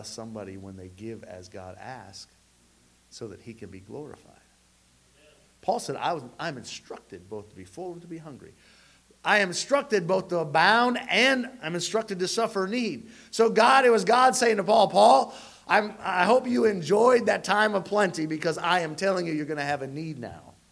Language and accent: English; United States; We Americans tend to be very independent compared to other cultures.